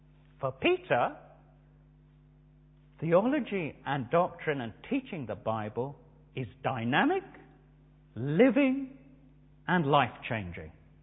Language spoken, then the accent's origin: English; India; born there; I was born to Indian Parsi parents, and therefore I am, racially speaking, an Indian. I was born in India, therefore I became an Indian citizen.